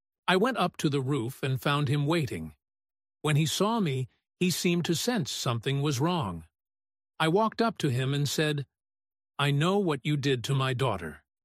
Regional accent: Canada; We're Canadian.

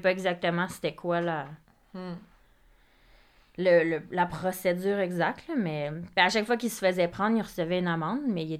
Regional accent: Nova Scotia, Canada; born there; moi aussi, je viens de la Nouvelle-Écosse, puis je sais que mes parents sont allés m'adopter en Nouvelle-Écosse.

